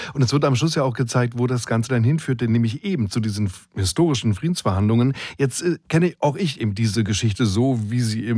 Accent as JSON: {"language": "German", "region": "East Germany", "country": "Germany", "tie": "born or raised there", "said": "ich bin ja im Osten aufgewachsen"}